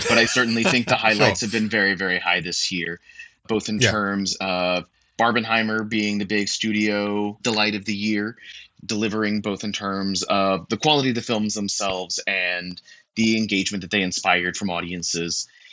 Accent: United States; now in New York, United States; I am an American based in New York.

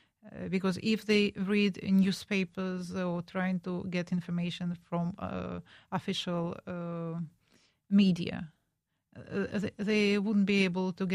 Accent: Moscow, Russia; But I grew up in Moscow, you know. And so it's my hometown city.

